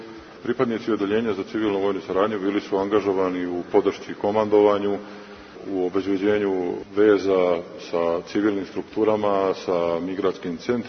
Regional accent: Šumadija and Western Serbia, Serbia; ja sam rođen i odrastao na prostoru Kolubarske bitke

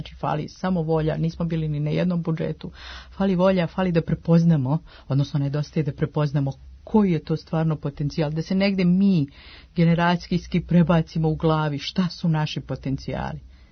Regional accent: Užice, Zlatibor District, Serbia; Moje Užice, moj rodni grad je i znamo i sami u kakvoj situaciji.

